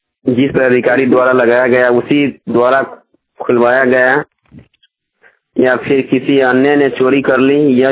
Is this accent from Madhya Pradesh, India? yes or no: no; Lappi, Bihar, India; Bihar Sitamarhi district Bariyarpur ward number 15 लप्पी गांव का निवासी हूं।